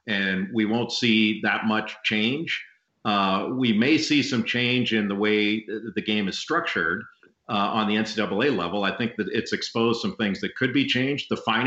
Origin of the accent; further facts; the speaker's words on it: Los Angeles, California, United States; I grew up in Los Angeles